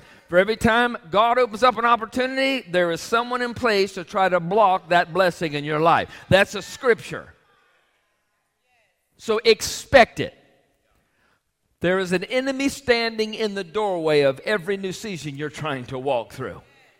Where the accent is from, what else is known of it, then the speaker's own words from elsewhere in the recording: Orlando, Florida, United States; Matter of fact, I was from Orlando, and the place I planned on putting my clinic for many, many years